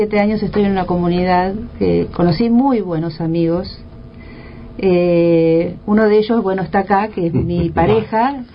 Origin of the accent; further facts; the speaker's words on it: Argentina; me enorgullece como argentina y bueno, como docente.